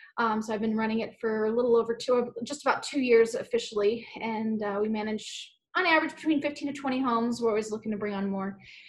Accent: Hawaii, United States; So I'm from Hawaii.

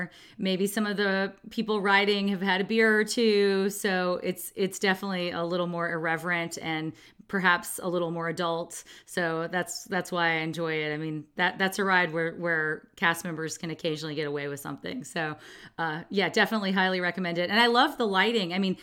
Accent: California, United States; I mean, this is like one of the best things as a Californian. I mean, I love road tripping California

